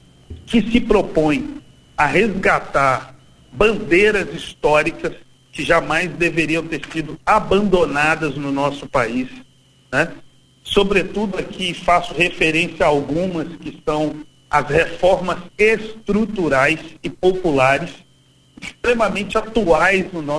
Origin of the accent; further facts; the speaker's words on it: Belo Horizonte, Minas Gerais, Brazil; Nascido e criado em Belo Horizonte, Minas Gerais. Sou morador de uma ocupação urbana, né, na periferia da cidade de Belo Horizonte, na região do Barreiro.